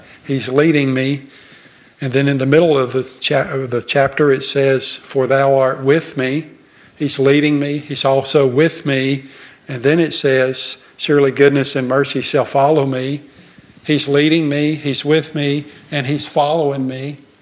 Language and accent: English; Alabama, United States; but I'm from Alabama, so I guess that makes it appropriate.